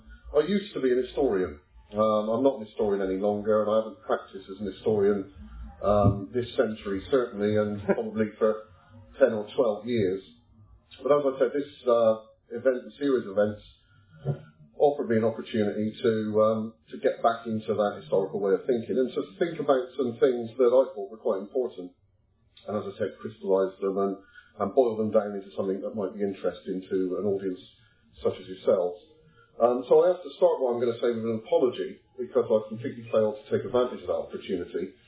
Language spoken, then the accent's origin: English; Bristol, South West England, United Kingdom; I'm from Bristol, I grew up in Bristol, and I've moved around the country and I've travelled a little bit outside of the country